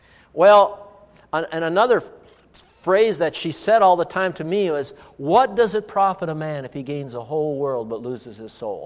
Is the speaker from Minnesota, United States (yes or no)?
yes; Duluth, Minnesota, United States; also born or lived in Iron Range; And then I was raised in Duluth. I was born in the Iron Range, but then we moved to Duluth, and we had a cabin on the Iron Range still.